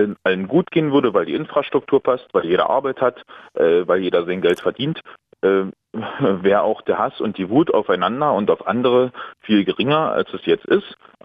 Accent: Saxony, Germany; ich komme nur aus Sachsen, juhu, zum Glück Nordsachsen, also kurz vor Brandenburg

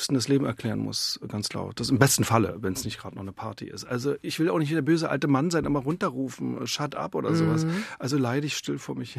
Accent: Berlin, Germany; Friedrichshain ist ja mein Heimatbezirk. Ich bin da geboren, dann aber aufgewachsen in Prenzlauer Berg und wir wohnen am Boxhagener Platz.

